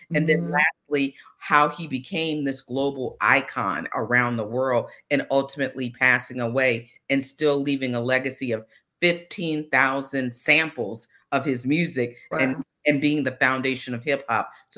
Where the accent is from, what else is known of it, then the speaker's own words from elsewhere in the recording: Georgia, United States; as a Black woman who was born and raised in the South, born and raised in Georgia, I thought I could bring a very specific lens to the story